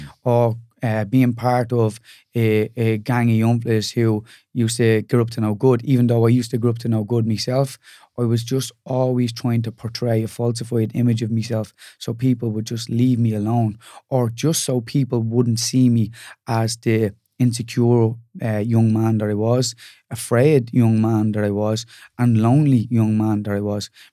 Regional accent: Dublin, Leinster, Ireland; born there; So I'm born in Fatima Mansions, which is basically in our city, Dublin.

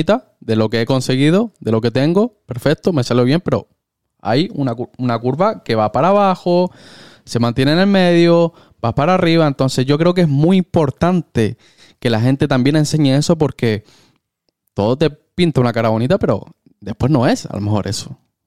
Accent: Chile; yo soy chileno y mi padre era músico.

